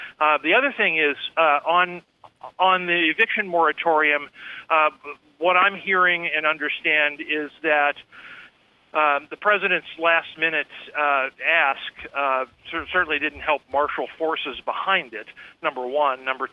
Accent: Pennsylvania, United States; a 40-mile stretch near the place where I grew up in Pennsylvania

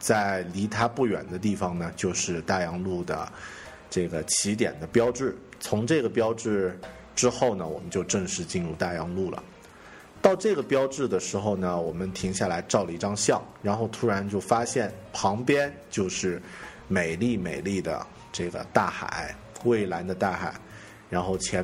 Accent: Yunnan, China; 我是来自云南山区的狗熊我老婆也是云南本地人

